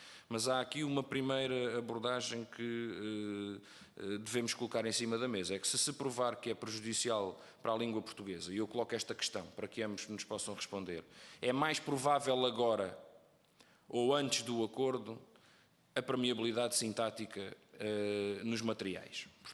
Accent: Brazil; born there; Eu sou brasileiro, e, portanto, nasci no Brasil, grande parte da minha vida está ligada ao Brasil, vou regularmente ao Brasil

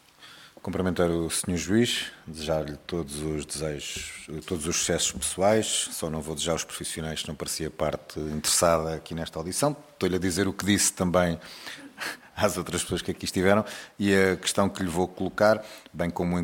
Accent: Portugal; Somos portugueses.

